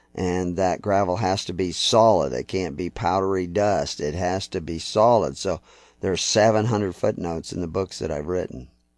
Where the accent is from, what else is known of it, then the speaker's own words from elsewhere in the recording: Texas, United States; accent: Texas; I was from Texas, had a very thick accent, very thick Tex accent. I didn't hear it. I didn't know I had an accent. I talked like everybody talked where I came from